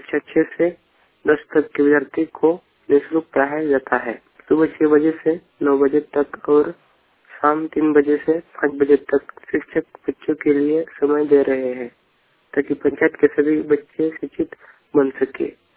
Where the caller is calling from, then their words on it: Tiloni, Jharkhand, India; सिंहभूम जिला के मुसानी प्रखंड के सुधा पंचायत के तिलौनी गांव से बोल रहा हूँ